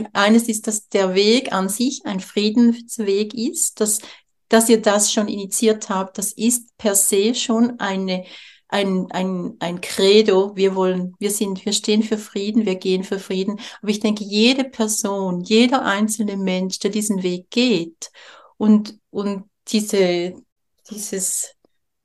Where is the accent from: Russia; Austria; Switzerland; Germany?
Switzerland; mich zu zeigen als Schweizerin, ich komme daher aus diesem Land und ich bin nicht stinkreich, wie alle glauben.